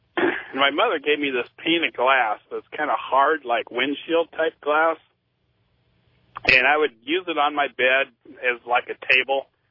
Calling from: Sioux Falls, South Dakota, United States; from Sioux Falls.

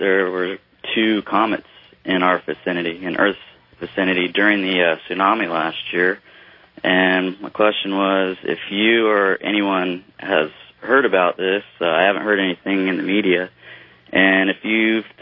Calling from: San Diego, California, United States; I'm calling from San Diego.

